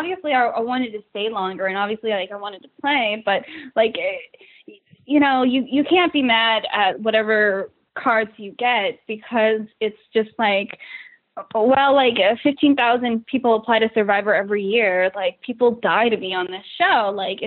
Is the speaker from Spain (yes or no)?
no; New England, United States; now in New York, United States; I'm from New England. Like, I live in New York.